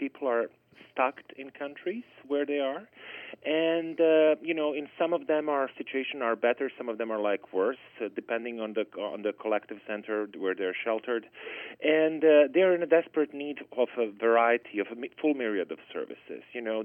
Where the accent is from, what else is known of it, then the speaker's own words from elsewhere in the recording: Bosnia & Herzegovina; English is a second language; Originally, I'm coming from Bosnia in Herzegovina, and I'm coming from something what is called mixed marriage, where, you know, father is like kind of Bosnian Muslim and mother is ethnic Serb from Serbia.